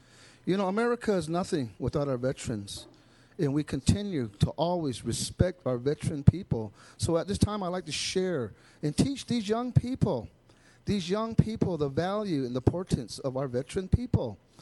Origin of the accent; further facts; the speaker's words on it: Zia Pueblo, New Mexico, United States; I am from Zia Pueblo, and I'm also affiliated with the Pueblo of Jemez Pueblo.